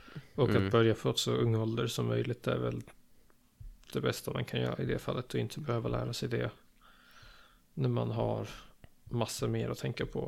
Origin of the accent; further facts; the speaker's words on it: Sweden; som svensk som redan kan engelska, så skulle jag väl säga de viktigaste språken att lära sig